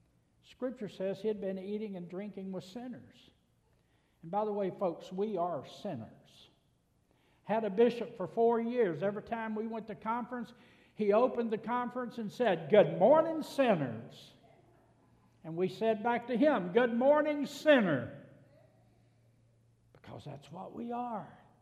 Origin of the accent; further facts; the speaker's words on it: Arkansas, United States; growing up in Northeast Arkansas when Thanksgiving and Christmas would roll around